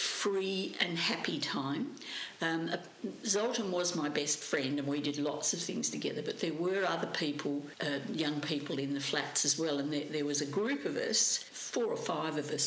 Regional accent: Rivervale, Western Australia, Australia; also born or lived in Subiaco; And in my very early years, I'm not quite sure exactly where we lived. I know that we moved, we had a house built in Rivervale

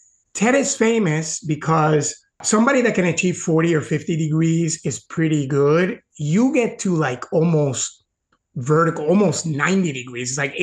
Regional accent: Puerto Rico; I grew up in Puerto Rico

